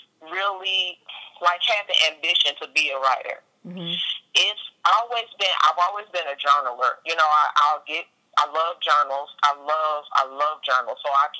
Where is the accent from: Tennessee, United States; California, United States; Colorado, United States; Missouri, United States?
Missouri, United States; St. Louis; I'm actually from St. Louis, Missouri. So, it was easy for me to write about my hometown because that's where I'm from, born and raised.